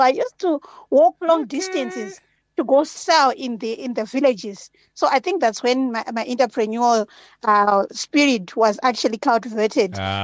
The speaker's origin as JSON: {"language": "English", "country": "Zimbabwe", "tie": "born or raised there", "moved": "as an adult", "lives_now": "Johannesburg, South Africa", "said": "So I was born and raised in Zimbabwe."}